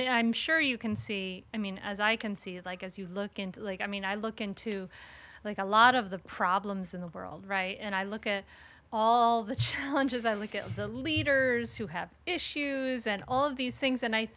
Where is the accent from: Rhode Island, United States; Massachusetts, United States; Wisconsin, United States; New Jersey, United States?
Rhode Island, United States; No, it's so great because I grew up in Rhode Island and now I live in Delaware and no one says anything is wicked anything anymore.